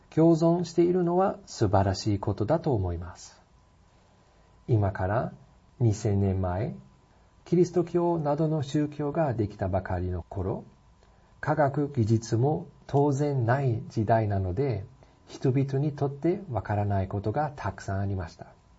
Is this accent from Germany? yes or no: yes; Cologne, North Rhine-Westphalia, Germany; 私の出身であるケルンにもケルン大聖堂という有名な教会があります。